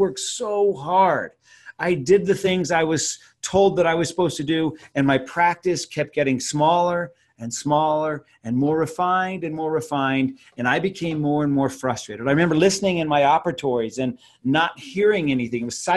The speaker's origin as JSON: {"language": "English", "town": "Albuquerque", "region": "New Mexico", "country": "United States", "said": "I am a dentist, and I am a dentist from Albuquerque, New Mexico."}